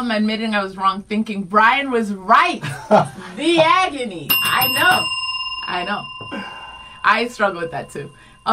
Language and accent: English; Rhode Island, United States; first language Spanish; English is a second language; also born or lived in Dominican Republic; I was born in DR. My first language is Spanish. My family's in DR.